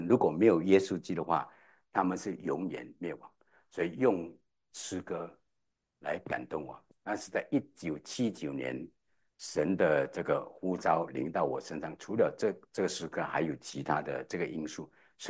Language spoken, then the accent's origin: Chinese; Klang, Selangor, Malaysia; 我们是在我的家乡在巴生，那么呢，我们的首都吉隆坡离开我们是大概是40公里，OK，大概40公里。那也是我们是在吉隆坡以南的40公里，OK。那么我们是小市镇啊，